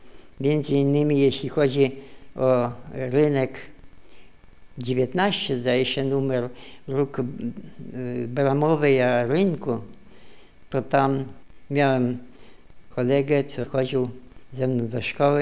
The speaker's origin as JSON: {"language": "Polish", "town": "Lublin", "region": "Lublin Voivodeship", "country": "Poland", "tie": "born there", "said": "Urodziłem się w Lublinie 4 lipca 1915 roku. … Miejsce urodzenia ulica Podwal 9 po klasztornym pomieszczeniu"}